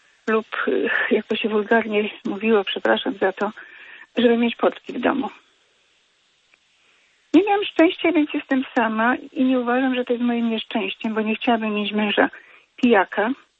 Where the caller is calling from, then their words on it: West Pomeranian Voivodeship, Poland; z Zachodniopomorskiego. Jestem sama, czyli krótko mówiąc starą panną, bo tak się to nazywa. Pochodzę z rodziny katolickiej, dobrze, spokojnie żyjącej.